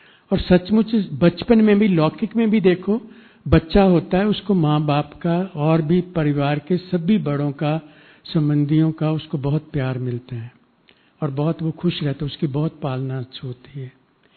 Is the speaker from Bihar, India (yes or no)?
no; Punjab, India; मैं वापस अपने गांव जलंधर डिस्ट्रिक्ट का रहने वाला हूं